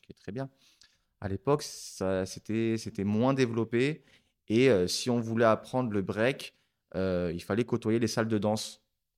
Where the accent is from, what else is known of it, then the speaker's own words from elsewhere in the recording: Paris, Île-de-France, France; Alors je suis né en 1991 à Paris, Paris 14e. Et puis à l'âge de 5-6 ans, on s'est installé dans le 19e, rue de Belleville.